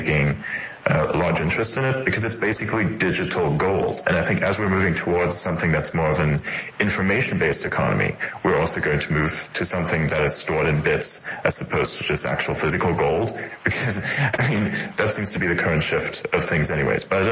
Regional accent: Germany; English is a second language; I was originally German, so yeah.

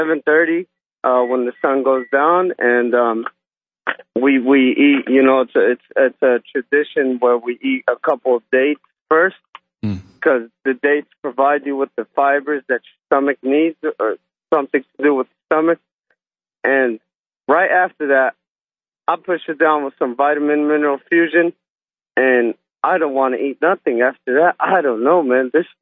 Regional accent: Yemen; I'm Muslim. I'm from Yemen.

